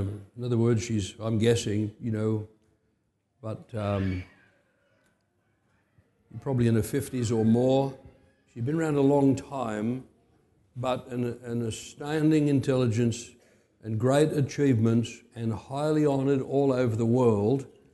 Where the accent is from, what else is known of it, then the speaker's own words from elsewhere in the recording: Australia; You know, I grew up in Australia where politicians could reason, they could debate